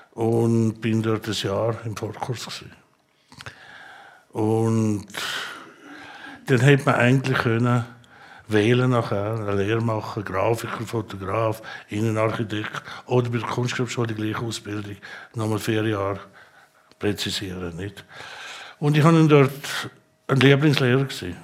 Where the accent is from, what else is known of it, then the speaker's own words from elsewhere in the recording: Saas, Switzerland; ich bin in Saas aufgewachsen